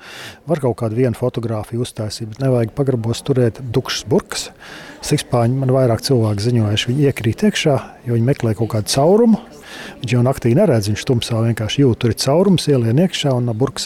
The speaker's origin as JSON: {"language": "Latvian", "region": "Zemgale", "country": "Latvia", "said": "Es nāku no Zemgales, ja, un Zemgalē ir tā ir lauksaimniecības zemes, un tur ir milzīgie tīrumi, lielās platības"}